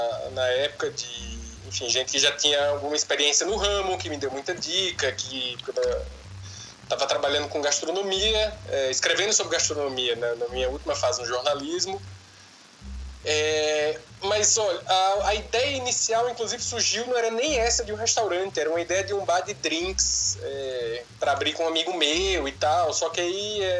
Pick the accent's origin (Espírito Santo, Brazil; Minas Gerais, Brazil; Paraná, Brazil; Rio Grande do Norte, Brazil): Rio Grande do Norte, Brazil; Patu; lá da cidade de onde eu venho com meu pai, onde eu nasci, que é Patu, no interior do Rio Grande do Norte.